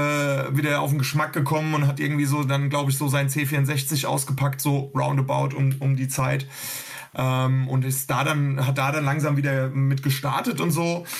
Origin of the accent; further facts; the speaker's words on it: Frankfurt, Hesse, Germany; schönes Ei, gute Wie, wie man bei uns in Frankfurt sagen würde.